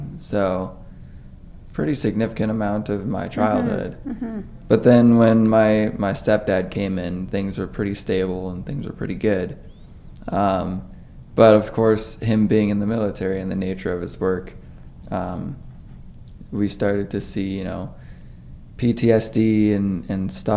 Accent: Denver, Colorado, United States; Yeah, I'm a dual citizen. So I was born in Denver, Colorado. Grew up there.

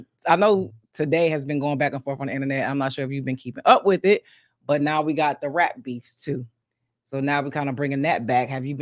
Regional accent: Philadelphia, Pennsylvania, United States; I mean, I'm from the East Coast, I'm from Philly, so I like real lyricists.

